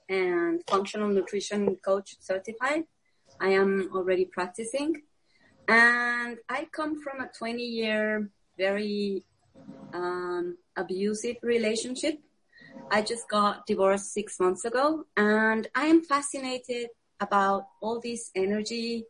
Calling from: Mexico; English is a second language; I am from Mexico.

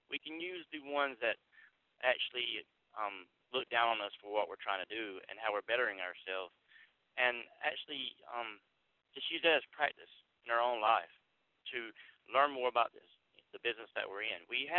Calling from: Pennsylvania, United States; I'm actually calling from Pennsylvania today, and it's beautiful here.

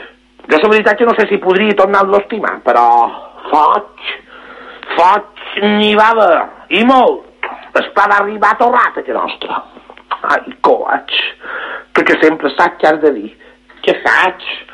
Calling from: S'Alqueria Blanca, Balearic Islands, Spain; Jo som una Capricornio de Salqueria Blanca. Tinc 50 anys

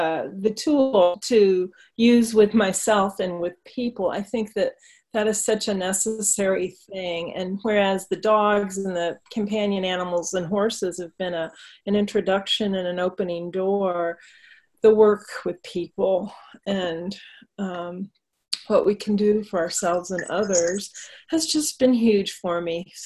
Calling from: Driftwood, Texas, United States; Hi, I'm from Driftwood, Texas today.

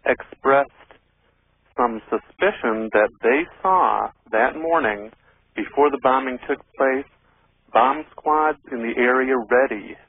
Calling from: California, United States; Hi, Art. I'm calling from California.

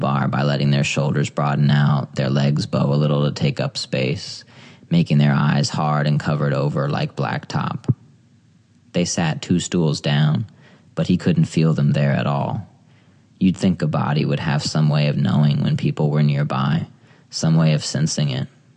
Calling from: Ohio, United States; I'm reading from Ohio.

